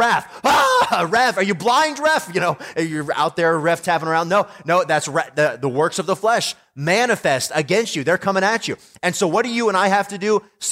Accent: Tennessee, United States; also born or lived in Indiana; I was born in Indiana, lived there till I was just after fifth grade, and we moved to Tennessee, where my parents still live in the same house.

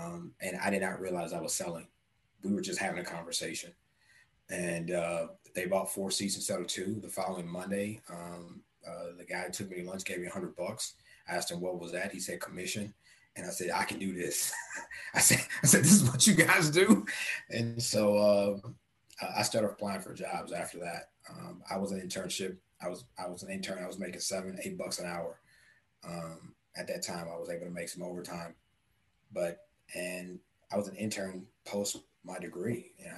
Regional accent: Texas, United States; I was born and raised in Texas. And so I played baseball, I traveled around, but I had never been to Florida ever.

